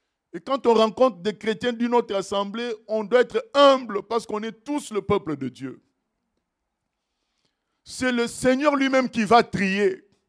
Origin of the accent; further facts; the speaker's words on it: Normandy, France; quand je leur ai dit que je venais de Normandie